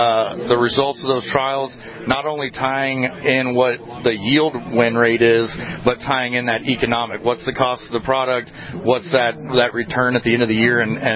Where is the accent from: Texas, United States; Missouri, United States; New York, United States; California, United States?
Texas, United States; I'm from Texas, and this is glorious, I can tell you.